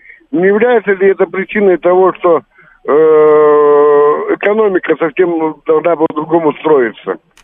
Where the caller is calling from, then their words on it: Krasnoyarsk, Krasnoyarsk Krai, Russia; Красноярск.